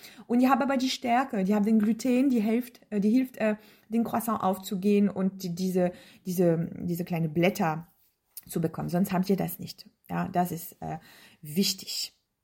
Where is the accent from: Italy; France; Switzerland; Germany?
France; Ich bin Französin, das geht noch gar nicht.